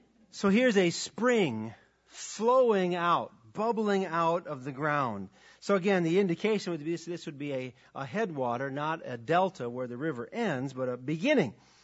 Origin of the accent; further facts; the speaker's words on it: Wisconsin, United States; at least where I grew up in Wisconsin, were not called water fountains. They were called bubblers.